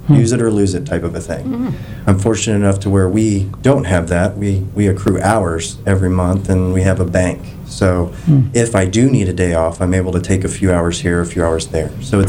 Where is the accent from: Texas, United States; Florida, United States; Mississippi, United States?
Florida, United States; Clearwater; a 36-year-old second-generation Clearwater native.